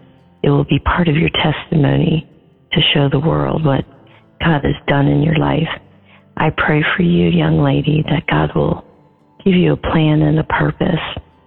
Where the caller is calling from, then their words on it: Florida, United States; I'm calling from Florida.